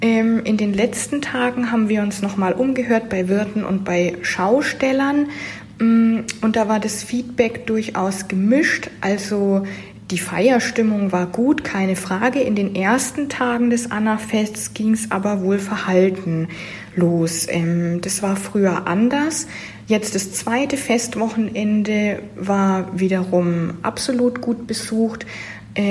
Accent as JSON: {"language": "German", "town": "Nuremberg", "region": "Bavaria", "country": "Germany", "said": "Ich komme ursprünglich aus Nürnberg"}